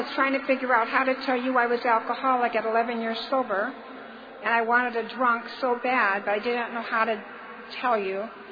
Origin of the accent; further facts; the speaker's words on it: Mission Viejo, California, United States; I'm from Mission Viejo, California, and I am definitely an alcoholic.